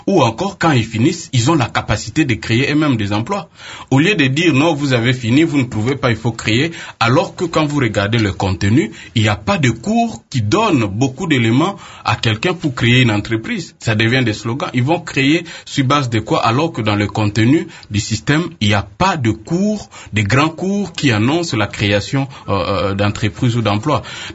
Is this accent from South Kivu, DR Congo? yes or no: no; Mbandaka, Équateur, DR Congo; je viens de Mbandaka